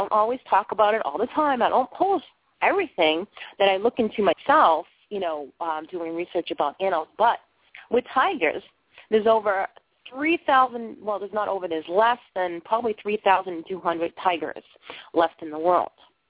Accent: Boston, Massachusetts, United States; accent: Boston; I'm from Boston. I'm not talking about, like, in the suburbs. I've lived in the inner city parts of Boston, but so, yeah, it's really thick.

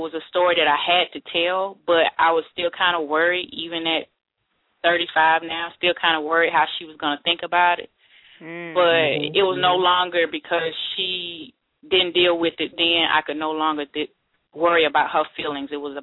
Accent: Atlanta, Georgia, United States; I am originally from Atlanta.

